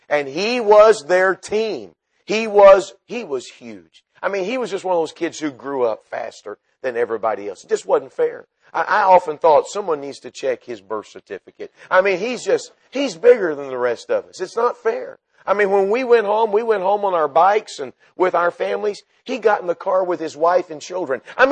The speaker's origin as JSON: {"language": "English", "region": "Texas", "country": "United States", "tie": "born or raised there", "said": "And I grew up in Texas. In the middle of the summer, it was like 190."}